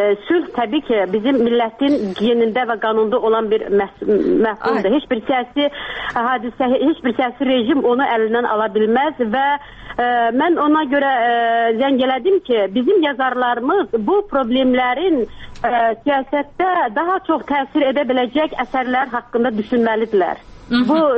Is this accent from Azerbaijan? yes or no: yes; Karabakh, Azerbaijan; Mən bir Qarabağdanam və bu acıları yaşamış, ikinci nəsil yaşamış bir insanam.